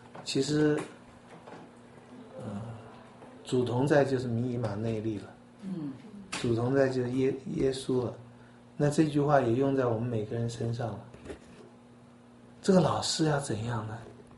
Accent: China; 我们中国人有姓有名，最多有个号，我们中国人没有 middle name

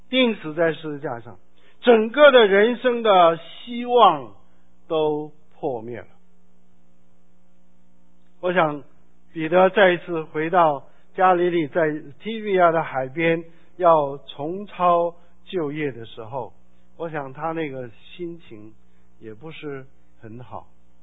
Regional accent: South Korea; 还是回韩国去我的老家我的第二故乡去乡下去做一个

